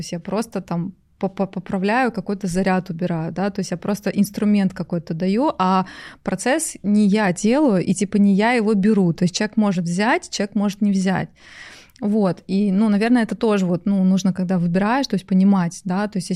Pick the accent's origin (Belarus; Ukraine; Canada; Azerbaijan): Ukraine; Odesa, Odesa Oblast; now in Moscow, Russia; Но вообще я родилась в Одессе.